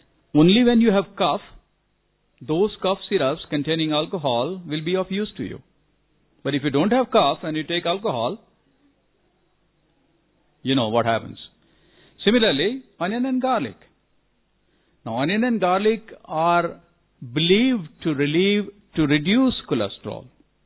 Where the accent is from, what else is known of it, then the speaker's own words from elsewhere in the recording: Ahmedabad, Gujarat, India; I'm fortunately from Gujarat, Ahmedabad, which is a dry state.